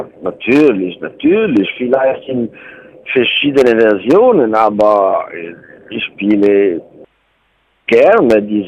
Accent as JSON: {"language": "German", "town": "Genoa", "region": "Liguria", "country": "Italy", "second_language": "German", "said": "ich komme aus Genua und es gibt in Genua eine schöne Spezialität."}